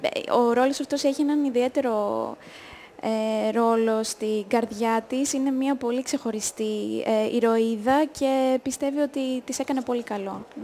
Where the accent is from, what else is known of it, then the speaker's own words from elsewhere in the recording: Northern Turkey, Turkey; Εγώ λοιπόν τυχαίνει να είμαι από την ίδια περιοχή που είναι και ο ρόλος μου, η Μιάσε, είμαι από τη Βόρεια Τουρκία